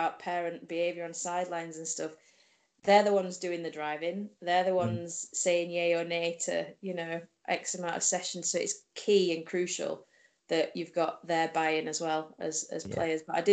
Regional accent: Yorkshire and the Humber, United Kingdom; But I'm from Yorkshire, so I don't actually think that's quite as bad as if I was from all the way down south.

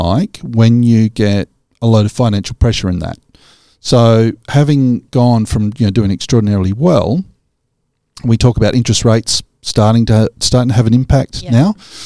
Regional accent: Donnybrook, Western Australia, Australia; I grew up in Donnybrook, which is just an awesome, awesome part of the world.

